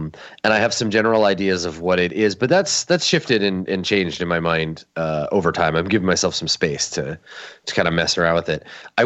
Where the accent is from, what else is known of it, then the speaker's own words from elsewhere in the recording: Canada; remember that I am from Canada.